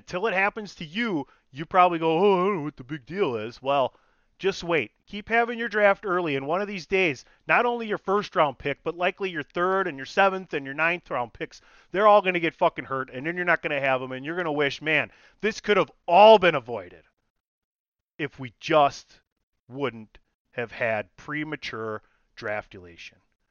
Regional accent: Milwaukee, Wisconsin, United States; I am born and raised in Milwaukee.

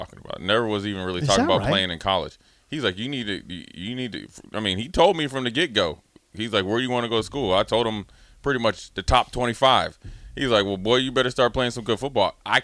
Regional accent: Minnesota, United States; I'm from Minnesota, but all my roots are from D.C., you know.

